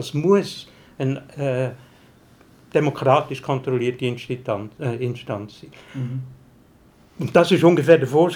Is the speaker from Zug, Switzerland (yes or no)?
no; Brugg, Aargau, Switzerland; Ich bin in Bruck aufgewachsen und nachher zu Wettigen ins Seminar.